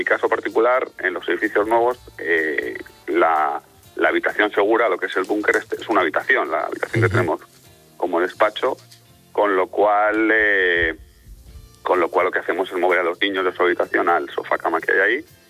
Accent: Madrid, Community of Madrid, Spain; me crié toda la vida en el barrio de la Concepción, en Madrid, al lado de, entre Arturo Soria y el tanatorio de la M30, a las que soy de Madrid. Ahí me crecí, nací y he vivido allí 34 años viví allí.

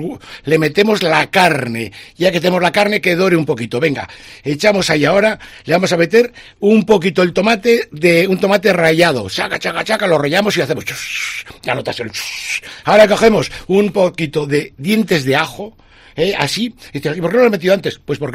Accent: Balearic Islands, Spain; Esos fideos que son muy típicos de Mallorca, porque aquí somos como italianos, tenemos un toque de fideos.

